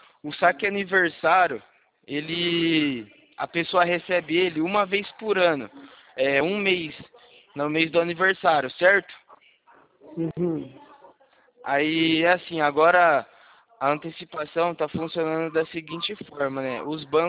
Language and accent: Portuguese; São Paulo, Brazil; Eu sou de São Paulo.